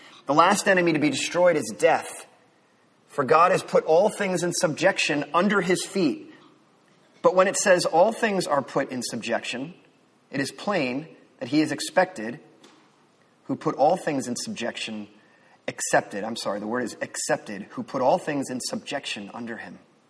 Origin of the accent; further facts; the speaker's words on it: East Coast, United States; So I grew up on the East Coast.